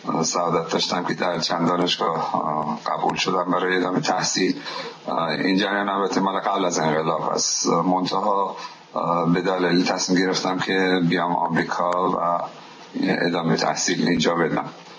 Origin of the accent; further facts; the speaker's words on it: Isfahan, Iran; من متولد اصفهان هستم و دوران دبستان و دبیرستان و در اصفهان گذراندم، دبستان مشتاق و دبیرستان کازرانی و حکیم صنایع